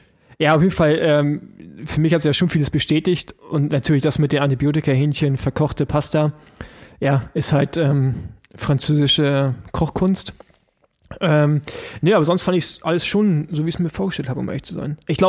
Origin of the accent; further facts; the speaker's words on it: East Germany, Germany; ich als Ossi, weißt du, alles über Berlin heraus mit drei Autobahnen